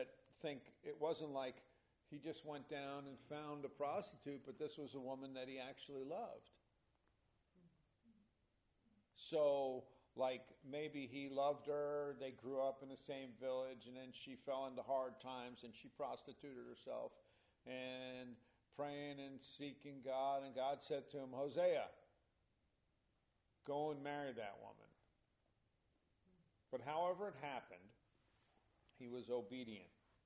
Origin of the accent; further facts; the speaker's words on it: New York City, New York, United States; Okay, so, you know, when you talk about a prostitute, I grew up in New York City.